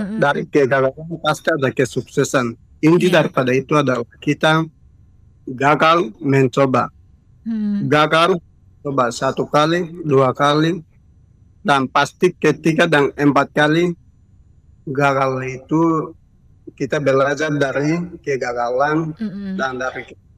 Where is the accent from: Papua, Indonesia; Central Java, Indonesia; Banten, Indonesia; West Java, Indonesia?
Papua, Indonesia; kita orang Papua jangan ke pasar jadi pembeli.